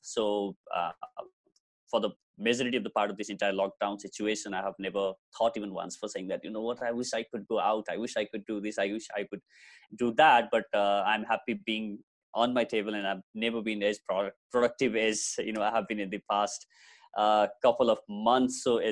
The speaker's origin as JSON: {"language": "English", "country": "Nepal", "moved": "as an adult", "lives_now": "Delhi, India", "said": "I'm based in Delhi. I'm originally from Nepal, where you guys are also from. So I'm based in Delhi. I have been here for almost 9 years now."}